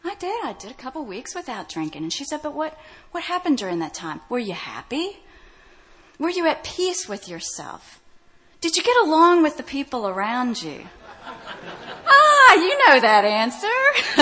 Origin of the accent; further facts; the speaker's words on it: Louisville, Kentucky, United States; In college, I was telling girls, because I came from Louisville, Kentucky, that I dated Tom Cruise.